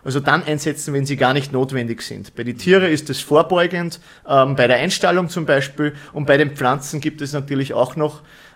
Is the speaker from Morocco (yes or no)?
no; Bad Schallerbach, Upper Austria, Austria; ich komme aus Österreich, also als Oberösterreich, genauer genommen Bad Schallerbach. Weltbekannt in Österreich. Das ist 2 Stunden westlich.